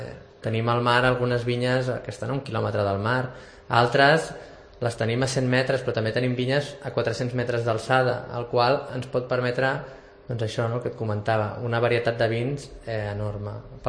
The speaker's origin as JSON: {"language": "Catalan", "town": "Vilassar", "region": "Catalonia", "country": "Spain", "tie": "born or raised there", "said": "en aquest cas és de Vilassar, que és el meu poble"}